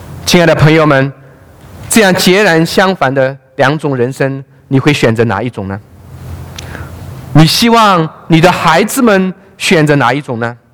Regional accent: China; 我的家乡是中国民间信仰很兴盛的地方，四大佛教圣地之一就在我家乡隔壁

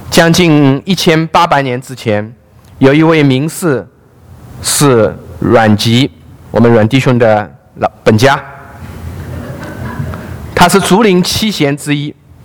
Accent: China; 我的家乡是中国民间信仰很兴盛的地方，四大佛教圣地之一就在我家乡隔壁

